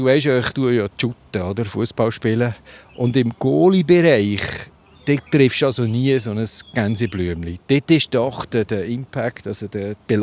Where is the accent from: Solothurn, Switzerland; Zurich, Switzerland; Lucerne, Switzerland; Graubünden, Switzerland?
Lucerne, Switzerland; Oder ich bin aufgewachsen im Luzerner Hinterland.